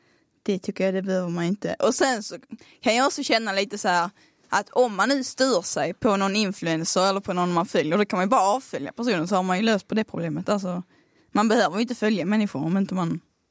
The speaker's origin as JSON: {"language": "Swedish", "region": "Skåne", "country": "Sweden", "accent": "Skåne", "said": "Och jag har ganska grov dialekt, jag vet det. Det är liksom ingen så. För jag alltid hör det så fort jag träffar folk. Att bara, du är från Skåne va? Ja. Jo."}